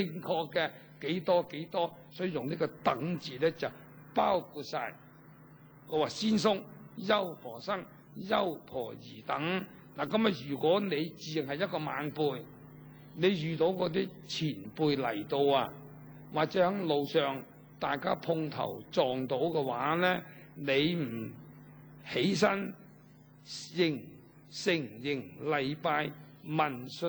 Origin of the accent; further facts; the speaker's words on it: China; 所以佛经嗰啲文字啊，以及我哋中国人嗰啲古兰玛嗰啲文化咧，应该咧你稍微留心下咧，你学到好多中国人嘅文化嘅。